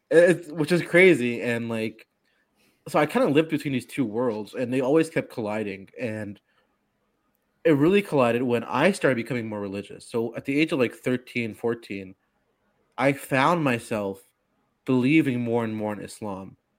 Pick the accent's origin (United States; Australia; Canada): Canada; Because even as a Canadian, I don't know anything about Canadian history